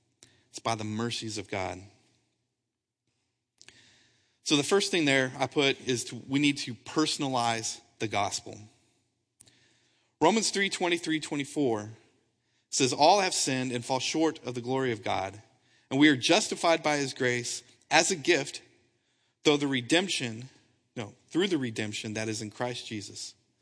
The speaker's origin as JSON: {"language": "English", "town": "Wimberley", "region": "Texas", "country": "United States", "tie": "born or raised there", "said": "I grew up in Wimberley, and so every bit of me says, I need to be out there."}